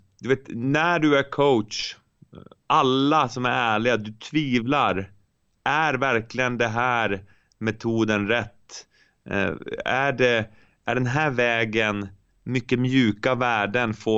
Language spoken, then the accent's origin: Swedish; Finland; När jag var yngre i Finland, jag hade målvaktstränare sedan jag var 8-9 år.